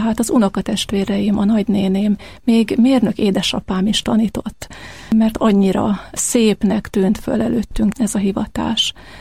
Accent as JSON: {"language": "Hungarian", "town": "Tatabánya", "region": "Komárom-Esztergom", "country": "Hungary", "tie": "born or raised there", "said": "Tatabányán születtem, ott jártam iskolába, ott érettségiztem."}